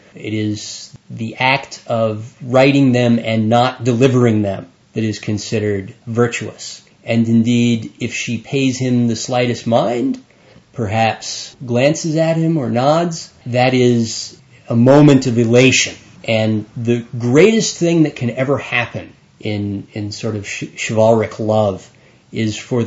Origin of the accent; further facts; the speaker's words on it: United States; That, to me, as an American, of course, or maybe just as myself, this seems horrendously unhealthy.